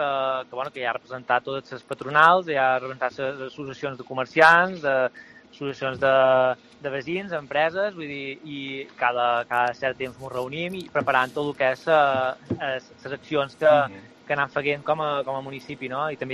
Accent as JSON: {"language": "Catalan", "region": "Balearic Islands", "country": "Spain", "said": "pues que també ho podem aprofitar nosaltres com a menorquins i poder disfrutar d'aquests serveis, no?"}